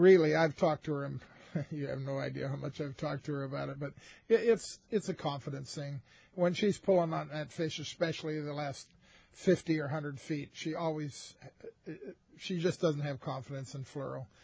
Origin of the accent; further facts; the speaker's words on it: Riverside, California, United States; No, actually, I grew up in Riverside.